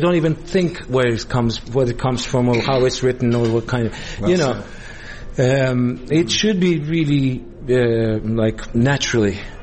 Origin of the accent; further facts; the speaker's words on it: Istanbul, Turkey; English is a second language; where I come from and where I was growing up in Turkey, Istanbul, we actually born into monophony